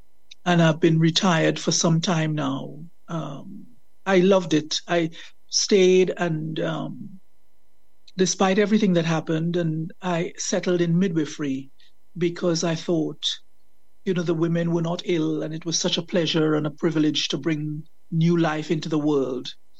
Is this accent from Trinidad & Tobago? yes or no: yes; Trinidad & Tobago; moved away as an adult; now in United Kingdom; I am a Windrush veteran. I came in from Trinidad and Tobago in 1969 to start nursing and I've been here ever since. I married a fellow Trinidadian